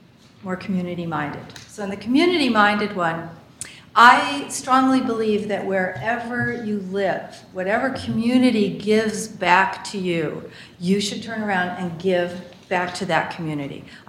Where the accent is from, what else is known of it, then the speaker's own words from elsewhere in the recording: Michigan, United States; moved away as an adult; now in Pacific Northwest, United States; I was born and raised in Michigan and came to the Pacific Northwest in 1980 to pursue a PhD at the UW.